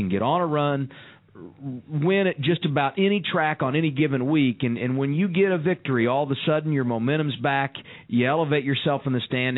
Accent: Indianapolis, Indiana, United States; But I grew up in Indianapolis, so, you know, you couldn't escape the month of May and the Indianapolis 500

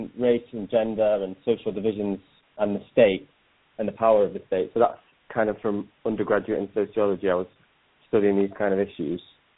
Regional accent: Manchester, North West England, United Kingdom; I grew up in Manchester in the UK. And my dad's parents came from India in 1951

